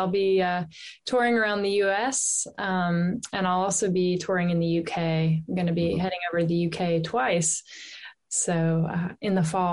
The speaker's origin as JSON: {"language": "English", "town": "Johnson City", "region": "Tennessee", "country": "United States", "tie": "born or raised there", "said": "So I grew up in East Tennessee in Johnson City, and I had a friend there that I grew up with. When I moved there in second grade, we used to ride the bus together"}